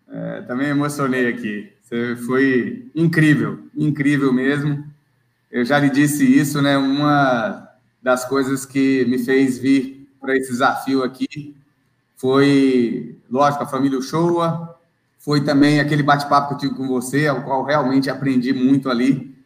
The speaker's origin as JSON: {"language": "Portuguese", "region": "São Paulo", "country": "Brazil", "tie": "born or raised there", "said": "Eu morava em São Paulo, isso era minha cidade natal"}